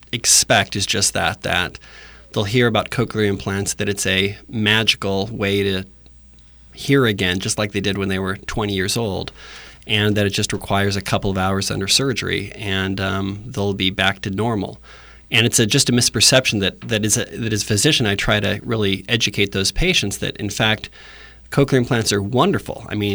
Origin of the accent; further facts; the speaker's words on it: Tempe, Arizona, United States; I grew up in Tempe in a rather large family in the shadows of the very dark shadows of Arizona State University